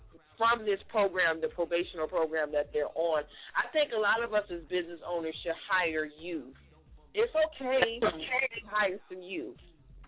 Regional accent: Newark, New Jersey, United States; big shout out to Newark, my hometown.

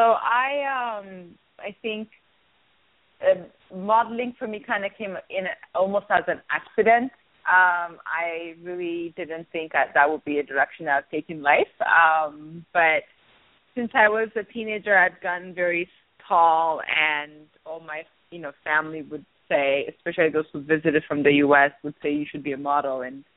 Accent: Ethiopia; I grew up in Ethiopia and I went to school in Ethiopia

